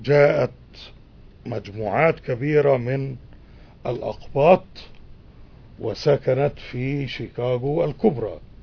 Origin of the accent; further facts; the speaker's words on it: Egypt; طبعا هم تصوروا أنني كمصري أصيل وعريق وكريم ونبيل سأقوم بهذا العمل بالمجان